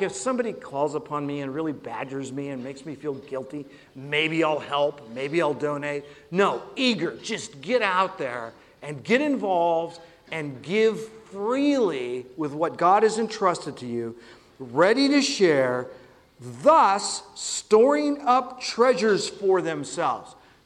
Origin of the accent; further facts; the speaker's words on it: Oregon, United States; Hey, I'm from Oregon, and I thought that salmon was terrific.